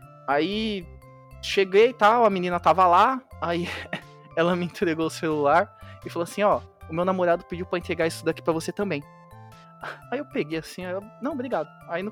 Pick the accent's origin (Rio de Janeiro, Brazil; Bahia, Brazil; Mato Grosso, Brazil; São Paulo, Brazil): São Paulo, Brazil; Araçatuba; Eu sou aqui de Araçatuba e tal.